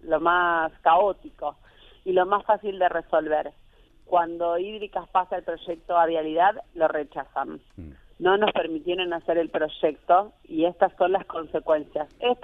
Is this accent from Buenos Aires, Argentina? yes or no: no; El Trébol, Santa Fe, Argentina; yo nací acá en el Trébol, me crié y recuerdo cuando estaba en sexto grado la primera gran inundación